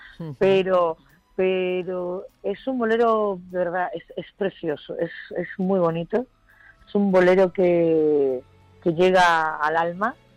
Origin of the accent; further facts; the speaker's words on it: Spain; tuve la posibilidad de poder promocionar mi álbum aquí, en mi tierra, en España.